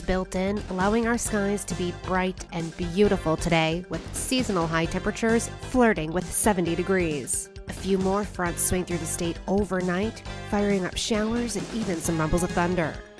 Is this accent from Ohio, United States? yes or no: yes; Ohio, United States; he's a Midwest guy from Ohio, my home state.